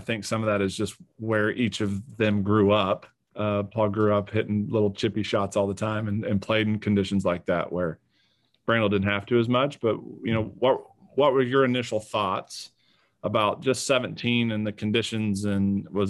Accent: Oklahoma, United States; because I grew up in Oklahoma. It blows 50 up there regularly.

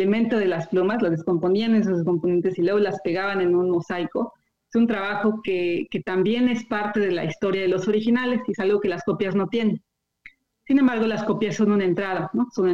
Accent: Mexico; now in Bristol, United Kingdom; yo como mexicana aquí, generar este contacto con las instituciones

